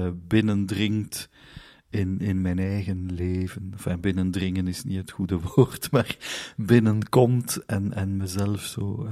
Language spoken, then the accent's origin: Dutch; Hainaut, Belgium; Dutch is a second language; Ik ben afkomstig van de Talengrens, een klein dorpje in Henegouwen, heel vlakbij Ronse. Ik heb dus mijn middelbare school in Ronse gedaan, wat verklaart dat ik min of meer iets kan zeggen in het Nederlands.